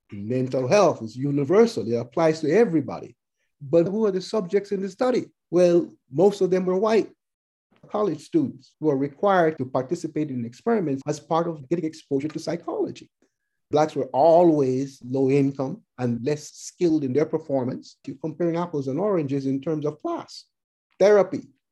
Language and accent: English; Panama; moved away as an adult; now in United States; I was raised in Panama, came to the U.S. in 1968 to finish my college training.